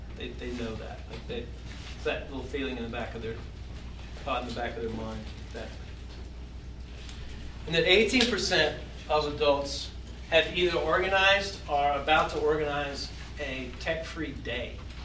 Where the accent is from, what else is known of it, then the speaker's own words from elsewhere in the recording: Texas, United States; I'm originally from Texas, so I'm, 2,000 miles away from my family, my wife's family.